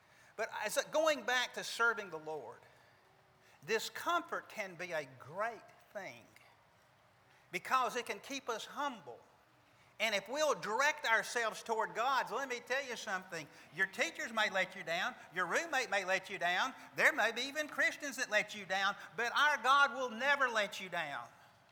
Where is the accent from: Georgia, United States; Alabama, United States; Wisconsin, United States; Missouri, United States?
Alabama, United States; And then one time I said, "Where do you think I'm from?" And they looked at me and they said, "Alabama." And I was shocked that they knew